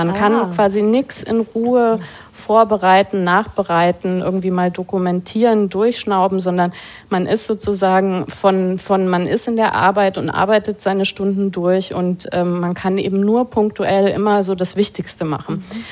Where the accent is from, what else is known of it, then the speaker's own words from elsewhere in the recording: West Germany, Germany; Und wir sind beide in Westdeutschland groß geworden, westdeutsche Sozialisation hat einfach gesagt, so gehört das.